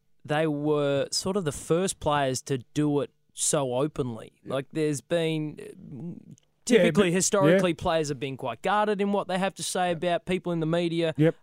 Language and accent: English; Adelaide, South Australia, Australia; My hometown. Mate, when you're winning and celebrating afterwards, you'll have a pretty average time. There's not a heap to do in Adelaide